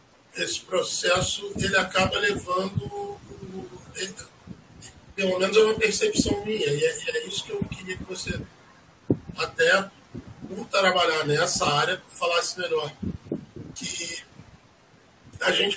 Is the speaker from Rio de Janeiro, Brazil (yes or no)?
yes; Rio de Janeiro, Brazil; A gente cresceu no Rio, a gente sabe que desde de quando a gente era criança, essa situação já se estendia, né?